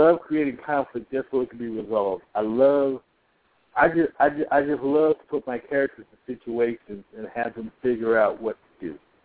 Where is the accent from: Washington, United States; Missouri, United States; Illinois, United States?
Missouri, United States; St. Louis; I was born in St. Louis, Missouri.